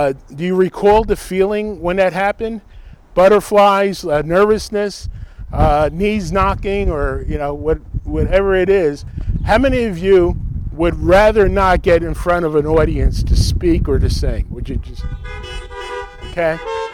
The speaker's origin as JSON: {"language": "English", "town": "Rutherford", "region": "New Jersey", "country": "United States", "tie": "born or raised there", "said": "He wanted to see where I grew up in Bergen County in Rutherford."}